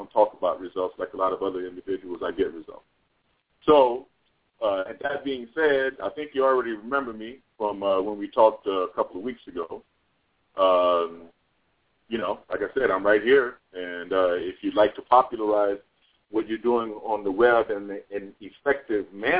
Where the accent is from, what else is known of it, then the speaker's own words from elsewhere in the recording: New Orleans, Louisiana, United States; We talked about, I'm from New Orleans, remember?